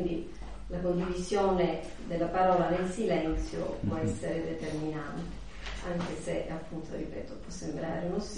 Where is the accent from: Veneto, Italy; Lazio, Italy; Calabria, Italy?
Calabria, Italy; Vibo Valentia; sono calabrese anch'io, vengo da Vibo Valentia